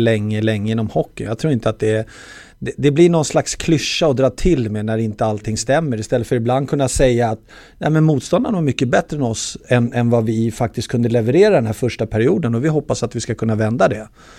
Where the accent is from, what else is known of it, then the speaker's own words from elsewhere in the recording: Brandbergen, Stockholm County, Sweden; jag är uppvuxen i Stockholms Bronx.